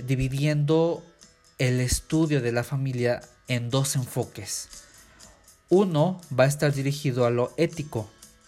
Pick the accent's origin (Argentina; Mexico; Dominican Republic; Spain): Mexico; somos mexicanos